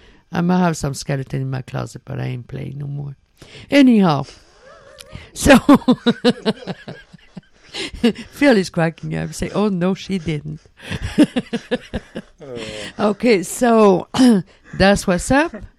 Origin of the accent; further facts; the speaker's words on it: Basque Country, Spain; moved away; It reminded me of times when I was growing up in the Basque Country.